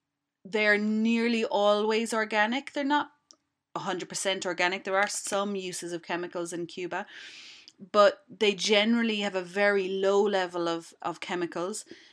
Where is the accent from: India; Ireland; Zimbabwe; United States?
Ireland; I'm Irish after all, and we know our potatoes, and we know how to grow potatoes.